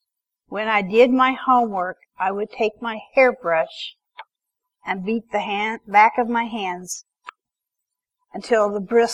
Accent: Osborne, Kansas, United States; born there; I was born in Osborne, Kansas, November 16, 1953.

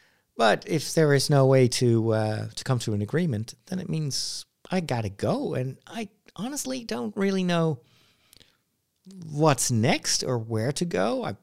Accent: Netherlands; most people that I encounter in France or in Belgium, they can't tell that I'm from Holland.

